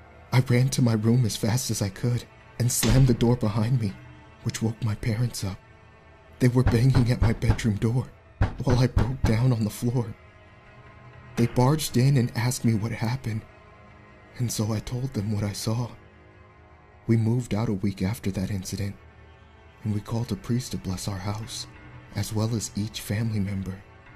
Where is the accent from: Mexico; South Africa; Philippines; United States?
Philippines; I came from the Philippines.